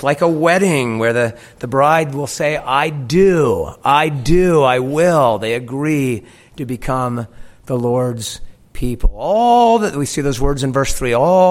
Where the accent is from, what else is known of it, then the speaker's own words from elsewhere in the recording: San Diego, California, United States; Growing up in San Diego, I had opportunities to go to SeaWorld.